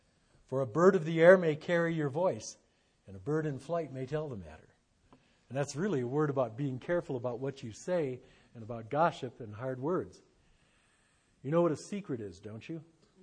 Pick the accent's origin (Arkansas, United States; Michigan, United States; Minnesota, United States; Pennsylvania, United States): Michigan, United States; Detroit; My hometown of Detroit made that mistake when they put all their eggs in the automotive basket.